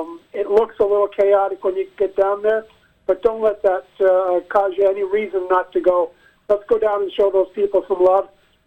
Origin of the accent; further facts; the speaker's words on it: Stratford, Ontario, Canada; I mean, we're all from Stratford, and, you know, we've got to work together and help each other out.